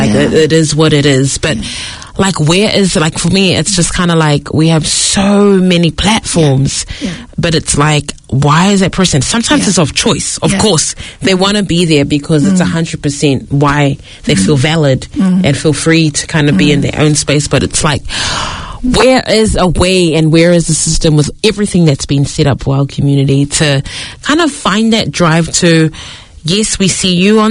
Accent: South Auckland, Auckland, New Zealand; I'm from the South Auckland community

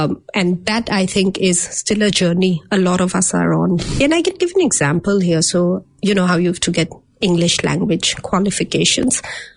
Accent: India; moved away as an adult; also born or lived in Mumbai / Kolkata / Delhi; now in New Zealand; So I'm from there. But I was born in Bombay, which is the commercial capital of India. I then have lived in Calcutta, in Delhi, in Rajasthan, in UP. I've done my university in Delhi and my PhD in Bombay.

